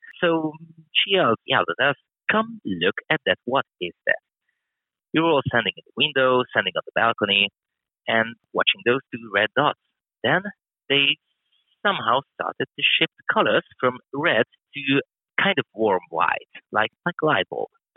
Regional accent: Budapest, Hungary; English is a second language; from Hungary, Budapest, as you have already mentioned. I'm 32 years old now. I was born in 1990, just after the end of the Soviet occupation.

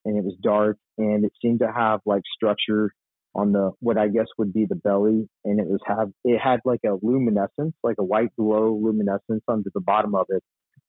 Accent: Texas, United States; I grew up in Texas all my life. I live in the Dallas area

